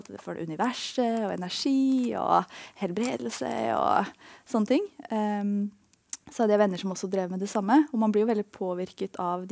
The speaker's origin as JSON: {"language": "Norwegian", "town": "Tønsberg", "region": "Vestfold", "country": "Norway", "moved": "as an adult", "said": "jeg flyttet til New York etter videregående. Jeg er fra Tønsberg opprinnelig."}